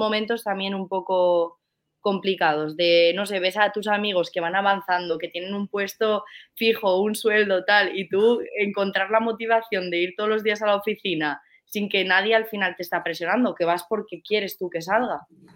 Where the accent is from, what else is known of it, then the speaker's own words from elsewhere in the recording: Basque Country, Spain; now in Valencia, Spain; La cosa es que mi socio también es de aquí, de Valencia, yo soy del País Vasco